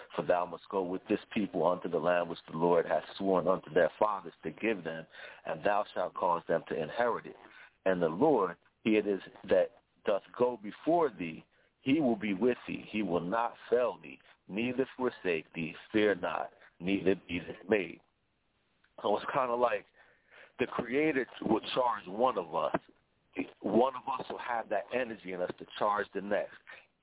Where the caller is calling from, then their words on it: New Jersey, United States; Good evening. … I'm calling from South Jersey.